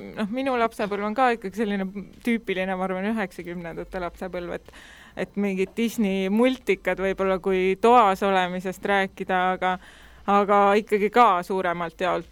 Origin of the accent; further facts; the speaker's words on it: Pärnu, Pärnu County, Estonia; born there; Mina olen ka selles mõttes Pärnu haiglas ikkagi sündinud, aga oma lapsepõlve veitsin nagu Pärnumal Torivallas tegelikult.